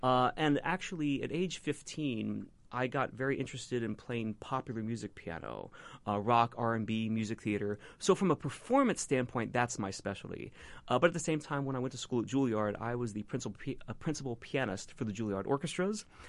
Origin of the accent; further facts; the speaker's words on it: Cincinnati, Ohio, United States; Cincinnati was my hometown.